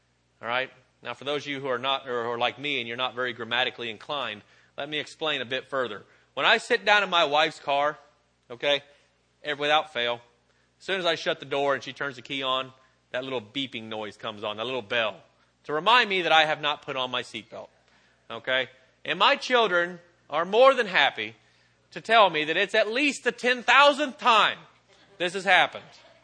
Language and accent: English; Okeechobee, Florida, United States; I grew up here in Okeechobee.